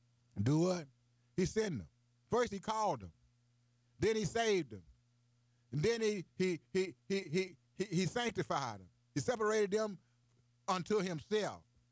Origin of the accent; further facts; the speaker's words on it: Bunker, Missouri, United States; I get 30, 40 minutes drive from my hometown, Bunker, to here to the radio station.